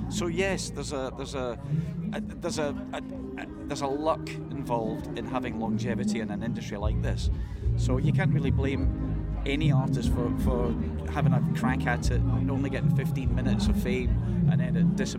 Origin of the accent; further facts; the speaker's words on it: Scotland, United Kingdom; And it's not just me saying it because I'm Scottish.